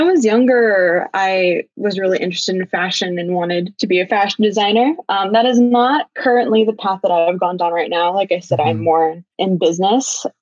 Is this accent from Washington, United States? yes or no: yes; Seattle, Washington, United States; now in New York City, United States; I'm 21, university student. I'm from Seattle and I'm studying in New York City.